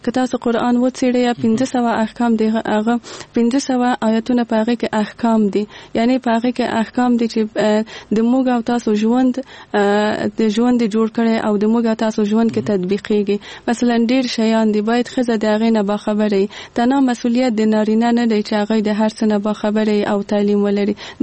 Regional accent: Kabul, Afghanistan; born there; زه په کابل کې زیږیدلې یم

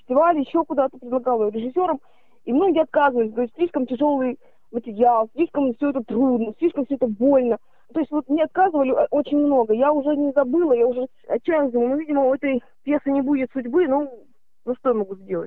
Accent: Kazakhstan; Я выросла в Казахстане

